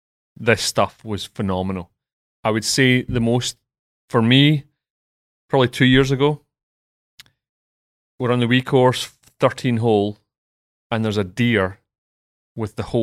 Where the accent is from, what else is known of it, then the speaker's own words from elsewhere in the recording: Scotland, United Kingdom; I grew up in Scotland